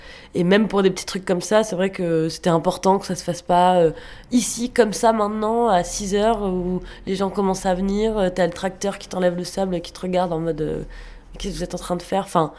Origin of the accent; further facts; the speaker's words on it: Biarritz, Nouvelle-Aquitaine, France; Moi, je viens de Biarritz, où il y a beaucoup, beaucoup de touristes qui viennent